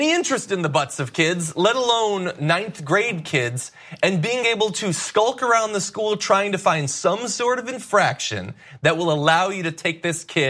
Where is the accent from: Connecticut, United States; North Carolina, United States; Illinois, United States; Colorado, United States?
Connecticut, United States; I come from Connecticut. I was spanked once or twice as a kid.